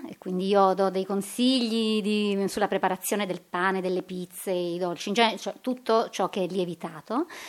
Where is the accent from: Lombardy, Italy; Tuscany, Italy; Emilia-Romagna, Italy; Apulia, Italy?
Apulia, Italy; Io sono salentina, di origini, quindi...